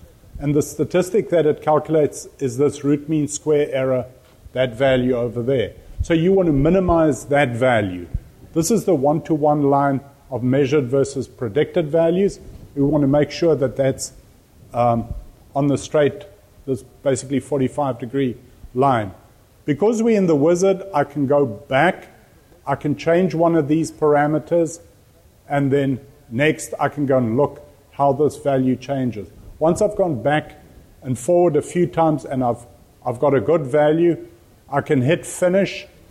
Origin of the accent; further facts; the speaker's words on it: South Africa; accent: South African; I worked with rainfall data in South Africa. You can, yeah, I've got an accent. That's where my accent is from.